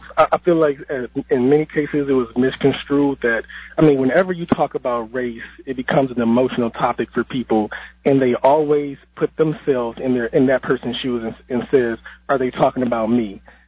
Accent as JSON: {"language": "English", "town": "Detroit", "region": "Michigan", "country": "United States", "tie": "born or raised there", "lives_now": "Port Huron, United States", "said": "I've been out in Port Huron now 11 years with this job opportunity, but I'm a born and raised kid from Detroit."}